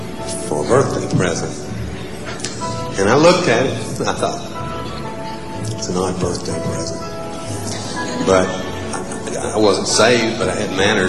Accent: Dauphin Island, Alabama, United States; I'm from Dauphin Island. I'm 43 years old, fixing to be 43 years old. And I wasn't raised in a church.

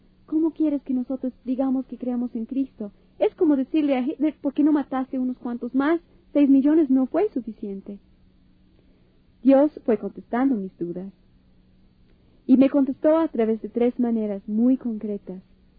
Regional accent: Los Angeles, California, United States; born there; Yo siendo judía, pues nací en Los Ángeles, California. No todo aquel que es judío nace en Israel, estamos por toda la tierra. Y en Los Ángeles, la mayoría de judíos no aprendemos el hebreo, pero algunas cosas sí sabemos.

